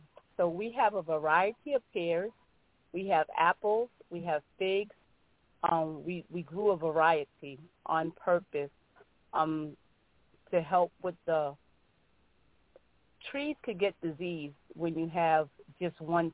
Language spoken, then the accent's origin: English; Brooklyn, New York, United States; We grew up in Brooklyn, New York. We don't have a clue about a farm